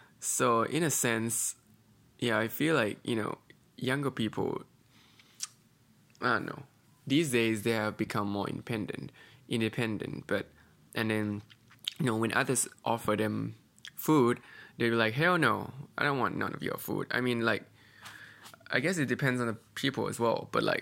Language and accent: English; Thailand; especially Southeast Asians, because that's where I'm from. I'm from Thailand